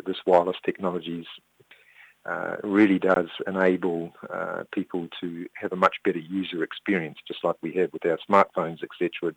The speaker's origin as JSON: {"language": "English", "country": "New Zealand", "said": "Yeah, well, I'm obviously from New Zealand. Aotearoa"}